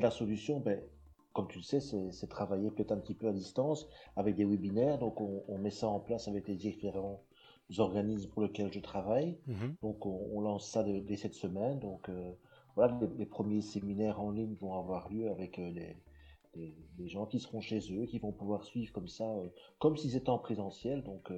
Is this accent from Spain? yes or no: no; Marchienne-au-Pont, Wallonia, Belgium; also born or lived in Monceau-sur-Sambre; moi je suis un pur Carolo puisque je suis né à Monceau-sur-Sambre. J'ai vécu toute ma jeunesse à Marchiennes et maintenant j'habite Mons-sur-Marchiennes. Donc je suis Carolo